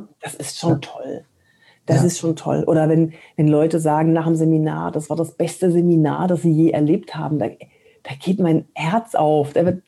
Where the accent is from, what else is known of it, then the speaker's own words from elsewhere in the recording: Cologne, North Rhine-Westphalia, Germany; Ich komme aus Köln